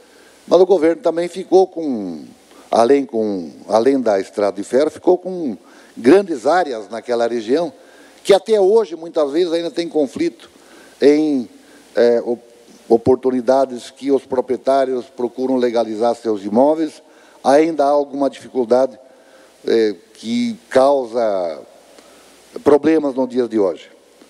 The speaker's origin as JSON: {"language": "Portuguese", "region": "Santa Catarina", "country": "Brazil", "said": "até é lamentável que todos nós, como catarinenses, não tenhamos o conhecimento profundo dessa história"}